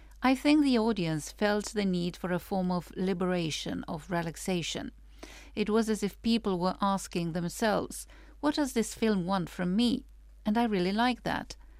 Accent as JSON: {"language": "English", "town": "Alimpești", "region": "Gorj", "country": "Romania", "tie": "born or raised there", "said": "I grew up in Gorj, in Alimpesht"}